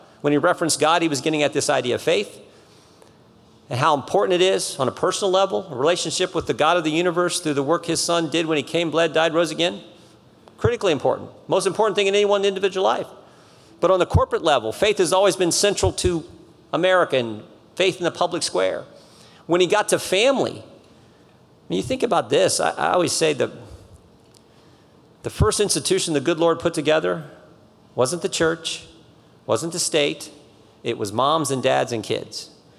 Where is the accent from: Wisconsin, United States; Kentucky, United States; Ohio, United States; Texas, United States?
Ohio, United States; I'm from Ohio, but I loved, because I'm old, I grew up in the 70s